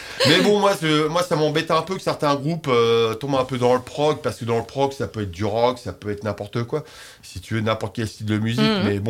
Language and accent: French; Paris, Île-de-France, France; Écoute, moi, je suis parisien.